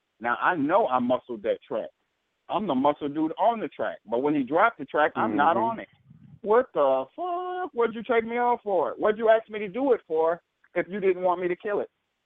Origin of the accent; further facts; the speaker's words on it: Minneapolis, Minnesota, United States; I'm from Minneapolis, Minnesota.